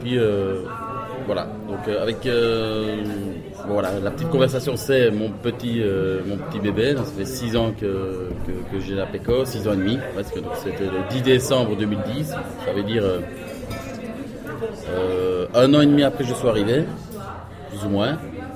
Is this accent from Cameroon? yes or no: no; Belgium; now in Ostrava, Czech Republic; Je suis belge.